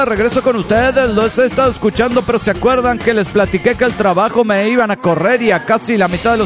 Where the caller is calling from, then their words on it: Zapopan, Jalisco, Mexico; de Zapopan, México. Aquí estoy.